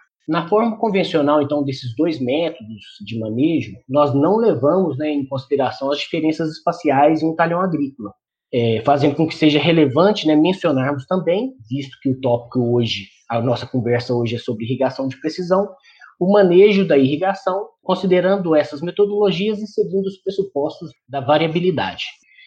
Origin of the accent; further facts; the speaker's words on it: Papagaios, Minas Gerais, Brazil; Sou mineiro, natural de Papagaios, cidade localizada a aproximadamente 141 quilômetros da capital.